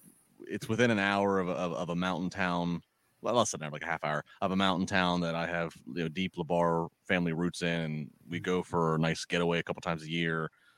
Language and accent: English; Maryland, United States; You know, I grew up in the Chesapeake Bay in Maryland. I'm huge on seafood.